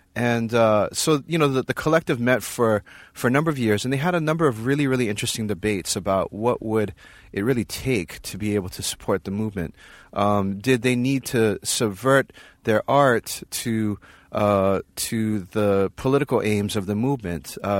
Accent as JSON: {"language": "English", "region": "Hawaii", "country": "United States", "tie": "born or raised there", "said": "When I grew up in Hawaii, you know, I had friends who are Haole, who are white."}